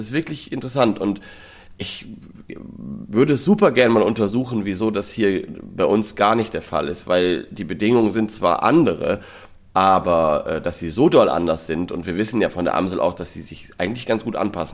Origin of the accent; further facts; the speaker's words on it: Lower Saxony, Germany; ich bin ja im Nordwesten Deutschlands aufgewachsen, in Niedersachsen